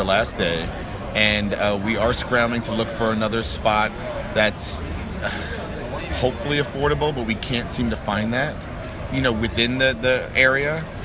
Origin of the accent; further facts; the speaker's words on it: Manhattan, New York, United States; I was born and raised in Manhattan, and I moved to Brooklyn because it was cheaper.